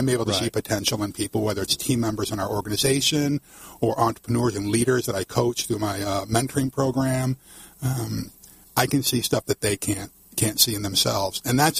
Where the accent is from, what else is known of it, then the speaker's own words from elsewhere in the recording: New York, United States; this is my ticket out of very rural New York. And so I went back and spoke to the Army recruiter in my hometown.